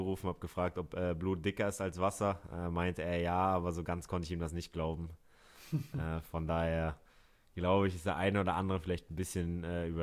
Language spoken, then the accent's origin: German; Hamburg, Germany; Du weißt es ja, ich bin ein Hamburger Jung.